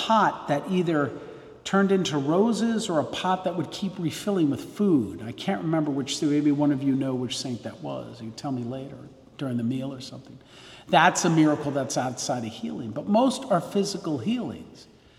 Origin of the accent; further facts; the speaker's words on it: New Jersey, United States; I grew up in New Jersey, and I knew the good Lord was calling me around the death of Pope St. John Paul II.